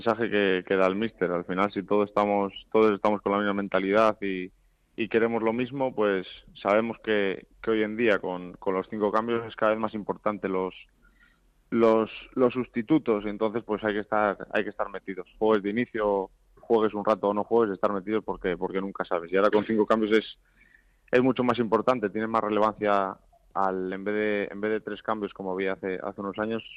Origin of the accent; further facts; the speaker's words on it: Cantabria, Spain; va a ser un partido para mí especial por ser de allí y de ser el equipo de mi tierra